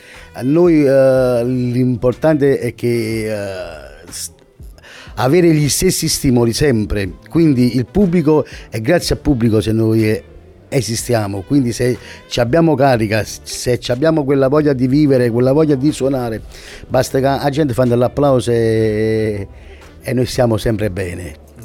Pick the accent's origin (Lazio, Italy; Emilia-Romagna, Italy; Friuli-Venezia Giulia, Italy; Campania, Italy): Campania, Italy; Ercolano; io sono di Ercolano, provincia di Napoli